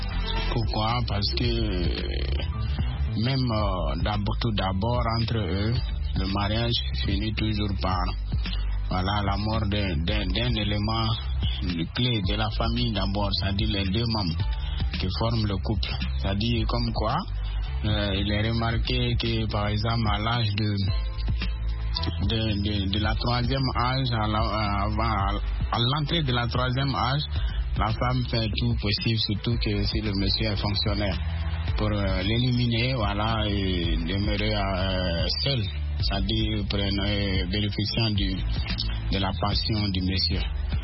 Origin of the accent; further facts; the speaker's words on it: Burkina Faso; now in Kolda, Senegal; étant chez moi au Burkina